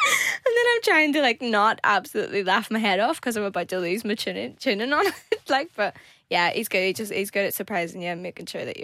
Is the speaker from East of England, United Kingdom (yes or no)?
no; Northern Ireland, United Kingdom; obviously I love where I come from, Northern Ireland, hence why my accent's not going anywhere.